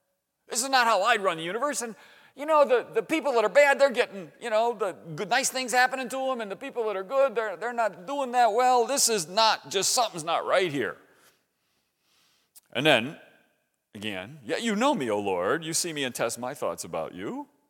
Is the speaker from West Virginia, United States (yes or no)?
yes; West Virginia, United States; I'm from West Virginia. You ever hear of that state?